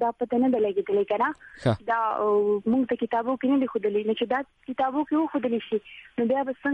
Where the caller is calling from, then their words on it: Khyber Pakhtunkhwa, Pakistan; لکه مروت نه مې ټلیفون کړی